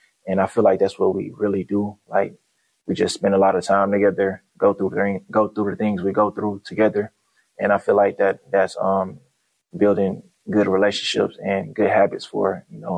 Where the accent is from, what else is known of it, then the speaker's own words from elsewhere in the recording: Memphis, Tennessee, United States; also born or lived in Nigeria; Growing up, I'm from Memphis. I was raised in Memphis, but I was born in Nigeria. Came to Memphis when I was about 3 months old, around that age.